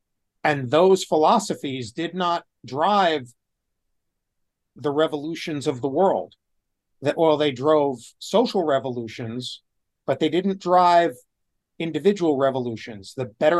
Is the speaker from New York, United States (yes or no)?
yes; Brooklyn, New York, United States; also born or lived in New Jersey; You know, I grew up in Brooklyn and New Jersey